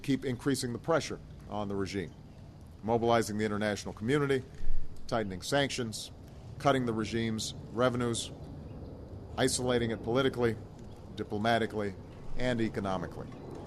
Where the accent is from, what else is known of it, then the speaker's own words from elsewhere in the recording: Chicago, Illinois, United States; I look forward as well to welcoming you to Camp David, my hometown of Chicago, in May